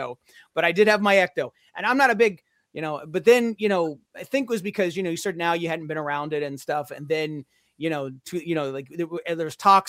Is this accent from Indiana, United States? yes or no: yes; Indianapolis, Indiana, United States; A guy was retired in Indianapolis when I was a kid, because I'm from the Indianapolis area.